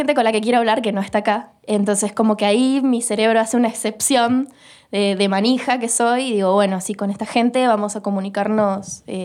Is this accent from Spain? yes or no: no; Rosario, Santa Fe, Argentina; en Rosario sentimos que hacemos lo mismo que en Buenos Aires, pero en chiquito.